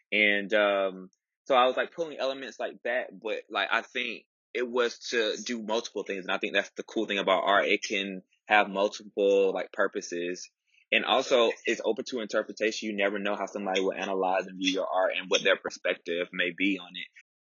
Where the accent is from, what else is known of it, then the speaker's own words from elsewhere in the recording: Tuskegee, Alabama, United States; So I grew up in Tuskegee, Alabama, a very historic place.